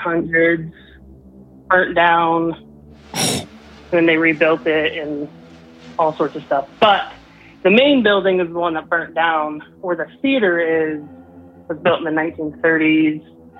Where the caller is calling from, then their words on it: Idaho, United States; calling from Southeast Idaho.